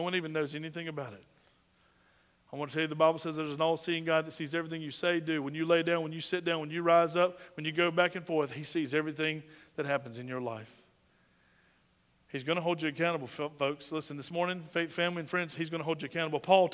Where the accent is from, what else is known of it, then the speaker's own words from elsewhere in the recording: United States; And if you haven't done that, you haven't done your responsibility as an American, and I believe as a Christian that's free in this nation